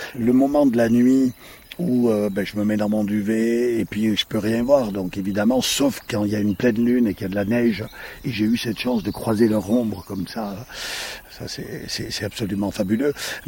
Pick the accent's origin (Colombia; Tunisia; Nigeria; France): France; chez nous en France